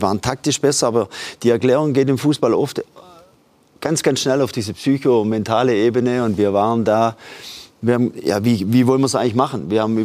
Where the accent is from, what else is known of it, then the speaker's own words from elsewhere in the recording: Switzerland; das ist so bei uns in der Schweiz, bei uns sage ich ja